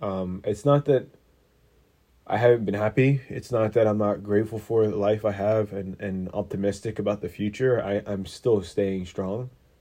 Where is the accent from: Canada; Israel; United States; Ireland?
Israel; English is a second language; Israel got attacked, and I'm from Israel